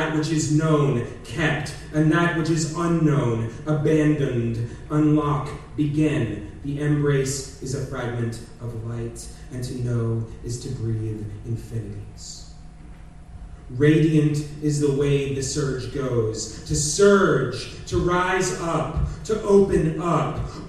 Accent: Maine, United States; also born or lived in Rhode Island / Philadelphia; Growing up in Maine, living in Rhode Island and Philadelphia, as well as here, I have encountered countless veterans.

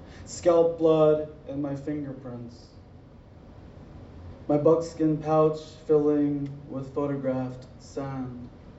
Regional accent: Arizona, United States; And I'm from the Navajo Reservation in northern Arizona, so I'm pleased to be here.

